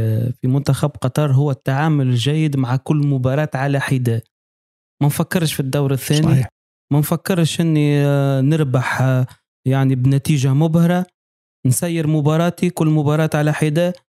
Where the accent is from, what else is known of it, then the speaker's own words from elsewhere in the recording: Tunisia; طامع انه يشوف كره بلهجتنا التونسيه مزيانه